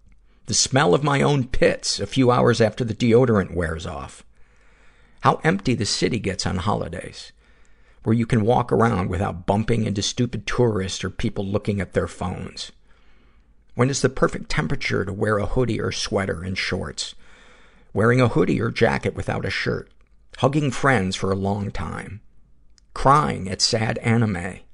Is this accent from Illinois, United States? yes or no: no; Washington, United States; bought my first home back in my home state of Washington.